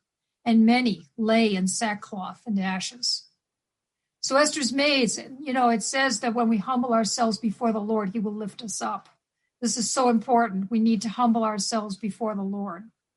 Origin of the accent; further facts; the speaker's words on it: Reno, Nevada, United States; Yes, I'm from Reno, Nevada.